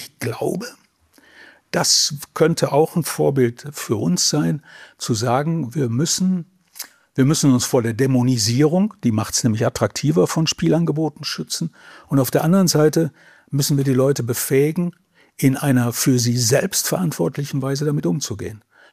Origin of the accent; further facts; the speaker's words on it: North Rhine-Westphalia, Germany; naheliegend zu meinem Heimatort, der an der Lippe steht und angelt am Sonntagmorgen.